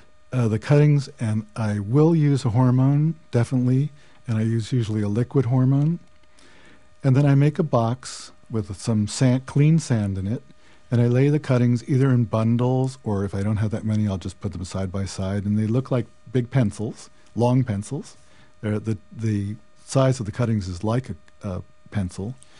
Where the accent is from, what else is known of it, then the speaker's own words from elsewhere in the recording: United States; maybe because I'm an American, I like fast results.